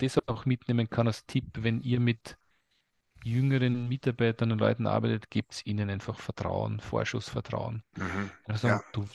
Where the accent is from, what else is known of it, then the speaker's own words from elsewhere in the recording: Austria; Bei uns in Österreich gibt es die Gänsehaut